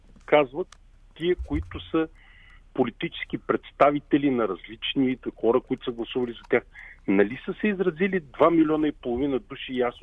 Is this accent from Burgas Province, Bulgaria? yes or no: no; Pleven, Pleven Province, Bulgaria; Аз като българин, даже ти заявих и ти казах следното. Израснал съм в град Плевен.